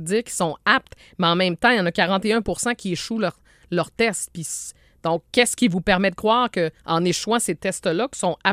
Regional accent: Quebec, Canada; Est-ce qu'on manque de paramédics et d'ambulanciers chez nous, en Mauricie?

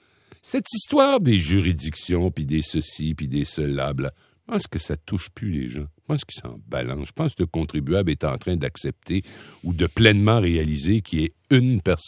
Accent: Quebec, Canada; pourvu qu'on a le contrôle sur nos affaires chez nous au Québec

